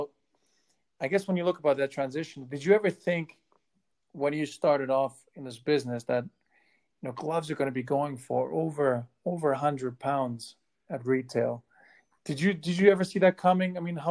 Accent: Germany; I grew up in Germany

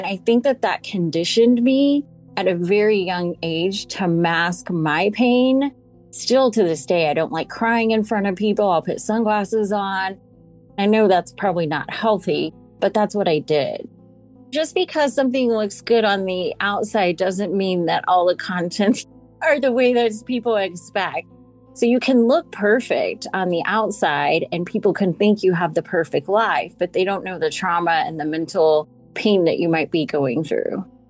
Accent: Irving, Texas, United States; born there; I was born in Irving, Texas.

